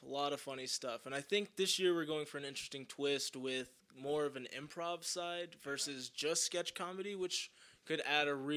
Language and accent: English; Ferris, Texas, United States; Originally, I'm from just south of Dallas in a small little town called Ferris, Texas.